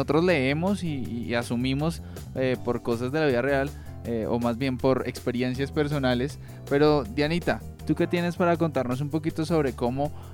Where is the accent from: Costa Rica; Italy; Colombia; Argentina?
Colombia; como buen colombiano, las reuniones empiezan tarde y terminan más tarde de lo esperado